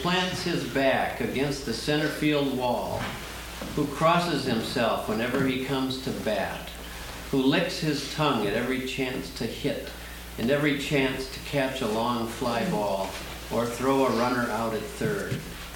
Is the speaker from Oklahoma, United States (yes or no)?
no; Northfield, Minnesota, United States; from Northfield, Minnesota.